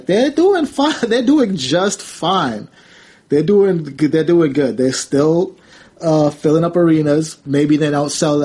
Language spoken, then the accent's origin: English; New York City, New York, United States; I grew up in Harlem. Rucker Park and One Street Baller.